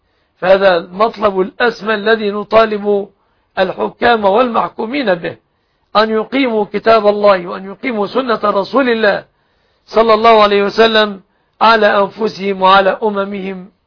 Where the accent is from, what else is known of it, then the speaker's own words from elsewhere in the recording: Egypt; بلادنا مصر